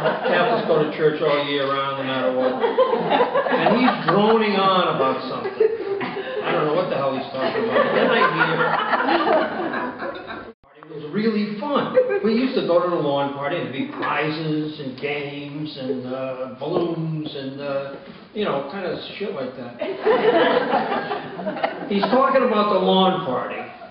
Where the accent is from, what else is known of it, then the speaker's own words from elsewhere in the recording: Worcester, Massachusetts, United States; I grew up in Worcester, Massachusetts in the 50s.